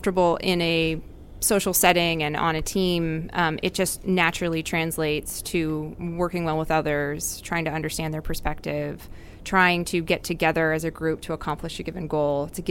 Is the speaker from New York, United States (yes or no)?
no; San Francisco, California, United States; San Francisco, California.